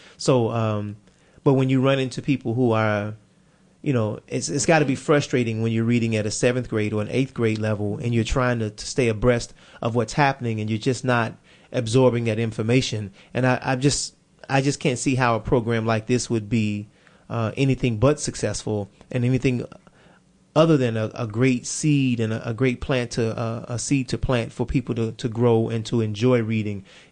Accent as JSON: {"language": "English", "town": "Chicago", "region": "Illinois", "country": "United States", "tie": "born or raised there", "said": "I grew up in Chicago early on, and I went to a school called Marcus Garvey Elementary School."}